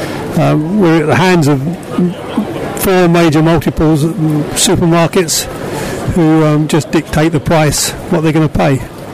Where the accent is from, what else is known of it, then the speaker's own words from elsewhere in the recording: East of England, United Kingdom; I'm a farmer from West Suffolk, and I'm the third generation.